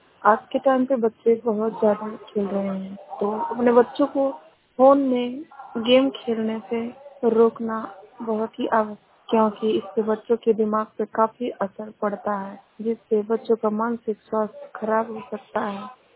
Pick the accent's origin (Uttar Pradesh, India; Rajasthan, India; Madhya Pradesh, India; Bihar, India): Uttar Pradesh, India; Badalpur; मैं डिस्ट्रिक्ट बलरामपुर से हूँ, ब्लॉक कौवापुर, ग्राम सभा बदलपुर।